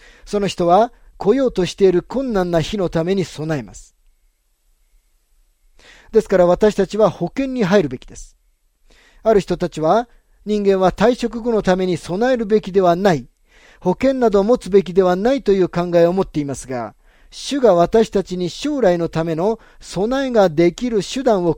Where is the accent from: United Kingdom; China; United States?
United States; Texas; now in California, United States; 私は人々が遠くからも近くからも葬式にたくさん出席するところのテキサスの出身です。